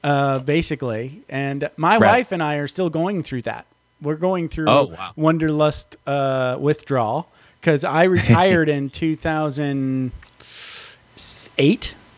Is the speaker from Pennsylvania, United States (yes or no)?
no; Michigan, United States; also born or lived in Japan / Hawaii / Florida; And then I went from Japan to Hawaii and then went to Florida. And I grew up in Michigan.